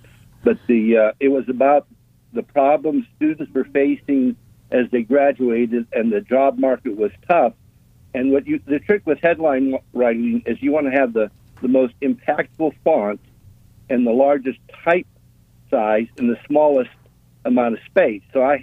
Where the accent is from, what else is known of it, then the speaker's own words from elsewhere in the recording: Windber, Pennsylvania, United States; also born or lived in Johnstown; I was born in Johnstown, Pennsylvania, which is a steel town. And I grew up in Windsor, Pennsylvania, which is a coal town.